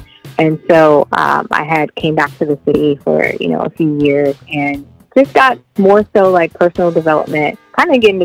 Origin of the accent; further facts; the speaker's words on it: Youngstown, Ohio, United States; now in Atlanta, United States; I'm actually in the Atlanta and bi-coastal to L.A.